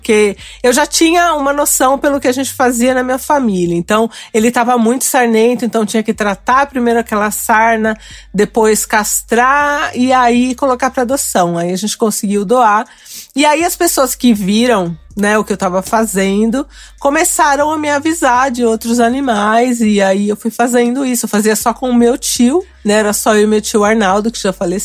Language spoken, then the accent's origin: Portuguese; Santo André, São Paulo, Brazil; eu sou aqui do ABC, de Santo André, tô aqui coladinha na Zona Leste.